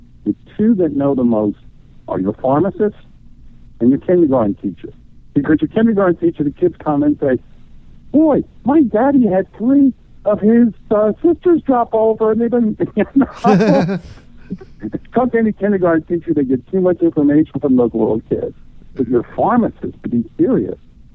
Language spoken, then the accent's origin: English; Black Mountain, North Carolina, United States; I actually said it in my hometown. Black Mountain, North Carolina is a real place. It's up in the Smoky Mountains.